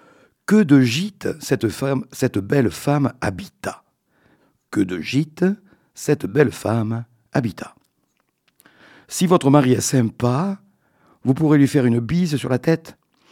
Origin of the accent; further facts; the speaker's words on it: Nouvelle-Aquitaine, France; On termine donc le mois de la femme, mais chez nous en Périgord, ce n'est jamais fini.